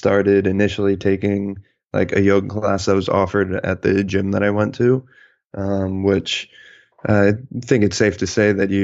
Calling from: San Jose, California, United States; I am in San Jose, California.

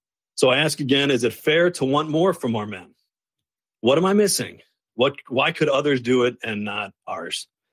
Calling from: Cary, North Carolina, United States; First off … I'm calling from Cary, North Carolina.

